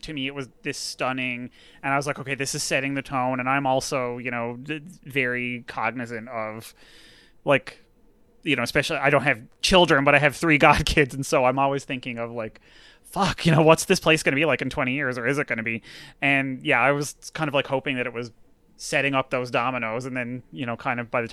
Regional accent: Canada; I'm Canadian, by the way

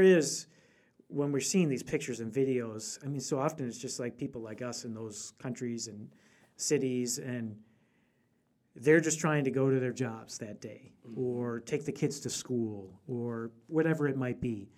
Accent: United States; it's not something I've experienced as an American.

